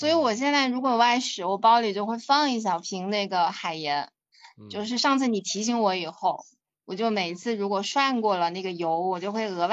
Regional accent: Changsha, Hunan, China; 我是长沙人，我们湖南这边就是端午节一定会吃那个大蒜子红烧肉。

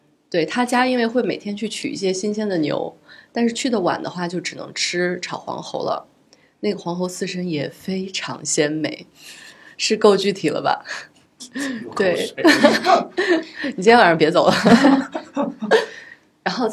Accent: northern China, China; 因为我是北方人我不是吃不太动那种特别辣的菜

